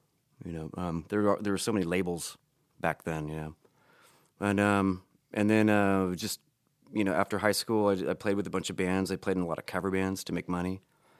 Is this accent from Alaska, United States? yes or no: no; San Jose, California, United States; In the 70s, I was a very little kid, and we moved up here from Southern California, and it was mostly orchards back then